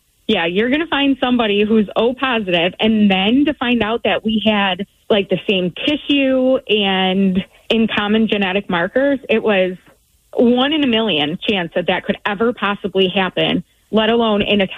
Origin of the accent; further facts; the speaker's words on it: Buffalo, New York, United States; I mean, come on. We're from Buffalo. Of course I got chicken wings.